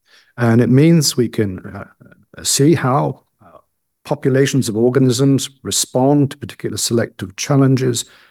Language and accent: English; New Zealand; moved away as an adult; I'm a New Zealander by birth, grew up there, did my PhD there, and then spent most of the rest of my life abroad.